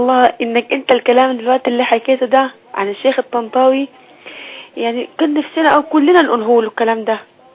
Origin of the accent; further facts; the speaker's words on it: Palestine; now in Egypt; أنا فلسطينية وعايشة هنا في مصر